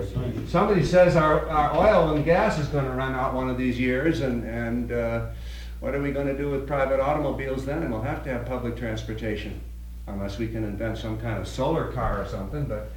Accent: Canada; I come from Canada

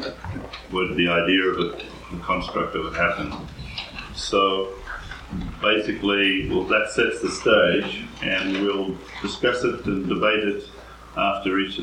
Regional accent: Australia; And I come from Australia

